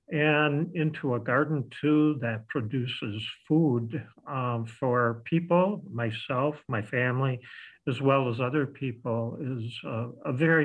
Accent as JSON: {"language": "English", "town": "Beaver Dam", "region": "Wisconsin", "country": "United States", "tie": "born or raised there", "said": "which I did as a growing up in Beaver Dam with my friends who all went through hunter safety"}